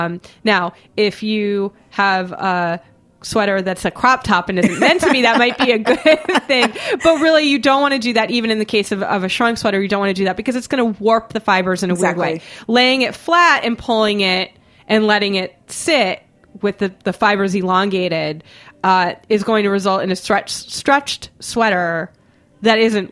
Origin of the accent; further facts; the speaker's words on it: Boston, Massachusetts, United States; I grew up in Boston. I grew up I went to schools where hockey was a big deal.